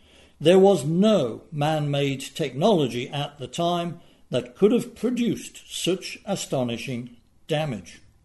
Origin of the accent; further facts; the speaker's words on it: England, United Kingdom; I grew up in England hearing an urban legend